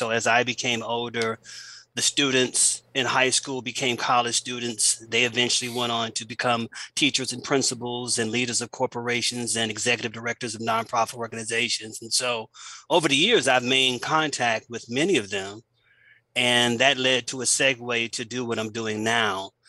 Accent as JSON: {"language": "English", "town": "Miami", "region": "Florida", "country": "United States", "tie": "born or raised there", "said": "with all the different cities that I've moved to since I left my hometown, Miami, being in the space of philanthropy."}